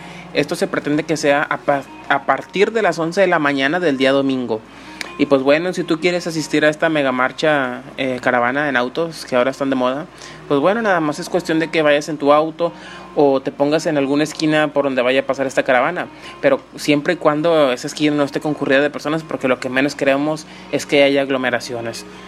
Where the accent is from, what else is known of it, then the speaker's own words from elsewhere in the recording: Monterrey, Nuevo León, Mexico; que yo también soy regio y yo también quisiera algún día conducir el regio de Monterrey, el metro de Monterrey